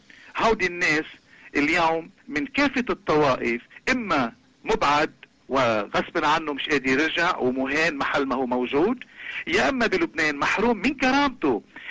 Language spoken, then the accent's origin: Arabic; Canada; لأنه ككندي من أصل لبناني أنا ما بعتبر